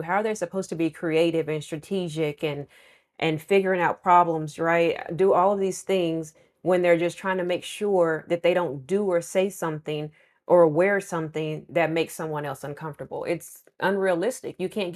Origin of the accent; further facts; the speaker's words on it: Oklahoma, United States; I grew up in Oklahoma. I still live in Oklahoma. We're not known for being diverse.